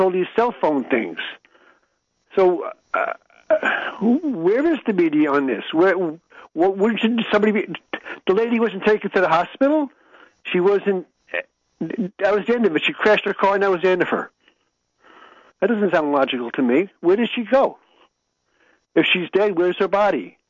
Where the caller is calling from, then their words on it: New Jersey, United States; from New Jersey.